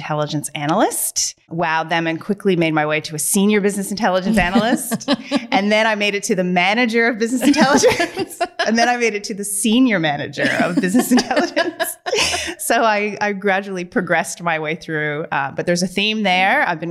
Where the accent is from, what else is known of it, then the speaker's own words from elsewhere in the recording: Canada; moved away as an adult; now in Newcastle, Australia; So you can tell my accent. I'm Canadian. So I moved here in 2007. So my husband is a Novocastrian. So that's what brings me to Newcastle.